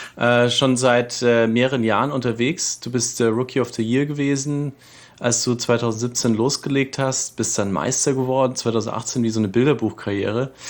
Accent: Nuremberg, Bavaria, Germany; Und ich komme aus Nürnberg, also ganz in der Nähe, was wir sagen, wirklich die Frankenmetropole ist.

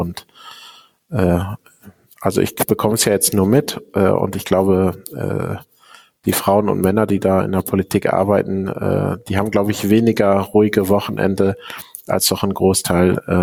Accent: Haltern am See, North Rhine-Westphalia, Germany; Na, ich komme aus dem Ruhrgebiet, also aus Haltern am See, das ist am Münsterland.

